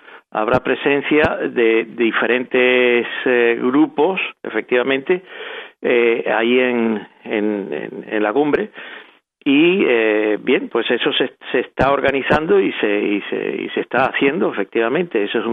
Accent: Cuba; somos cubanos, pero vamos, no somos muy distintos necesariamente a los venezolanos

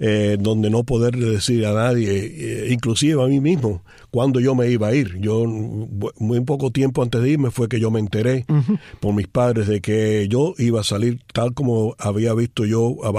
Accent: Cuba; moved away; salí de Cuba sin despedirme

